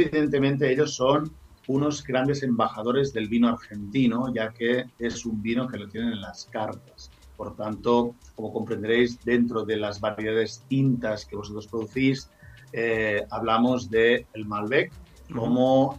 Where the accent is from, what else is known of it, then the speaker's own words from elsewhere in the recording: Spain; bueno, yo como español, o sea, entiendo el raro como algo un poco atípico